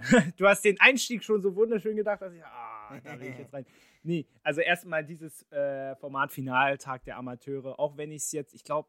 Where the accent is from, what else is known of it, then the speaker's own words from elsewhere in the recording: Berlin, Germany; ich bin ein Berlin-Lichtenberger Jung